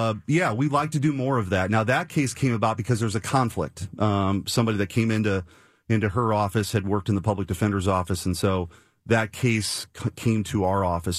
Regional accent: Missouri, United States; Look, I'm grew up in this region. You know, I grew up in North County. I love this area

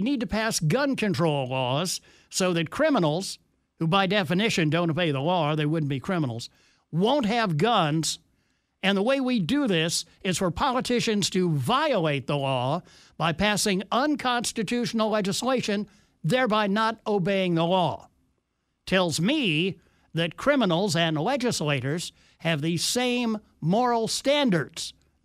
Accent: New York City, New York, United States; I grew up in New York City, and I don't think anything like him.

